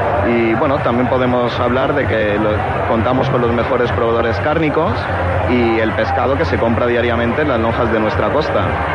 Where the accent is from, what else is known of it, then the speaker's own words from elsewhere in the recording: Alicante, Valencian Community, Spain; Soy alicantino